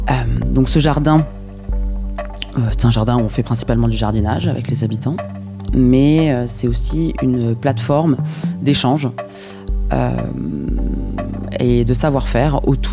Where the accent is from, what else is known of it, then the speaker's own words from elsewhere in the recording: Lima, Peru; also born or lived in São Paulo, Brazil; J'ai grandi au Pérou et au Brésil.